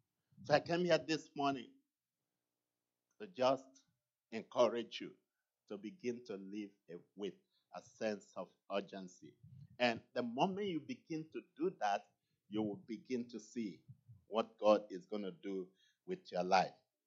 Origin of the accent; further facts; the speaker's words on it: Nigeria; born there; I have always appreciated the fact that I was born in Nigeria.